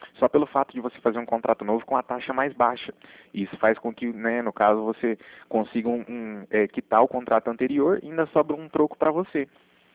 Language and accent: Portuguese; Cornélio Procópio, Paraná, Brazil; Eu sou aqui de Cornélio Procópio